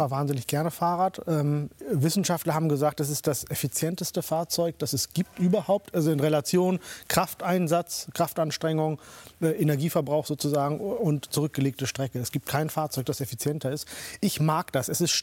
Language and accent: German; Germany; ich bin ja Deutscher